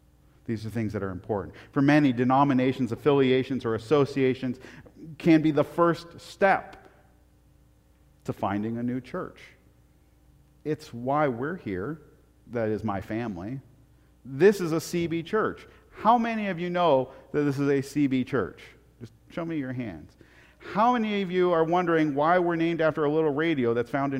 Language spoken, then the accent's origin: English; Portland, United States; I grew up in Portland.